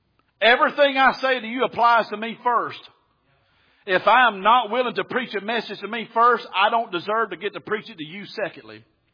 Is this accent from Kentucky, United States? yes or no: no; Alabama, United States; I've seen God come right down that country road where I was born and raised down there in South Alabama, out in the middle of nowhere, poor, in the place where I was